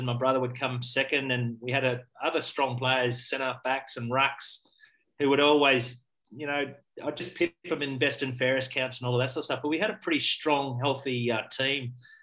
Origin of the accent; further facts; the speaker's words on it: Ballarat, Victoria, Australia; Mate, I was very fortunate. I had a lovely childhood and lovely upbringing. We were off a farm outside of Ballarat, a couple of thousand acres, specialising in lamb.